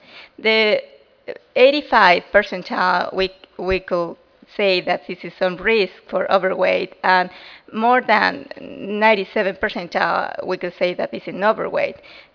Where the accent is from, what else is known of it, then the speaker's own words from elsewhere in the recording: Guanajuato, Mexico; because I'm from Guanajuato, and second, because this is one place with a high level of out-migration to U.S.